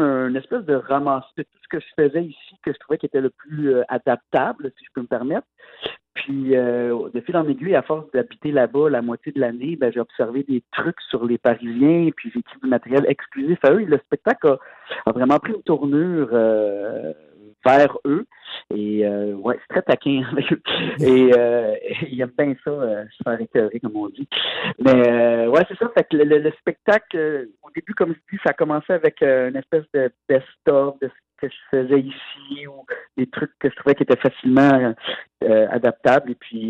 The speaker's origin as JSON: {"language": "French", "country": "Canada", "accent": "Canadian", "said": "quand je reviens ici, les gens trouvent pas que j'ai un accent français, et quand je suis là-bas, les gens ils me comprennent, évidemment, ils trouvent que j'ai un accent canadien"}